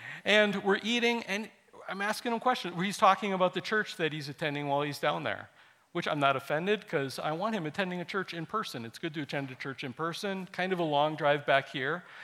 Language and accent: English; Wisconsin, United States; I grew up in Wisconsin. The Brewers didn't make it.